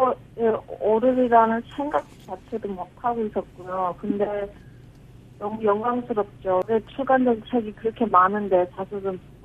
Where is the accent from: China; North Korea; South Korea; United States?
North Korea; 저도 똑같은 탈북자였고